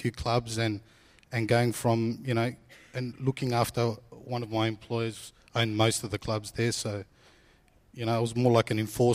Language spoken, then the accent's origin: English; New South Wales, Australia; It was as pretty normal as a Greek family can be, you know, slightly dysfunctional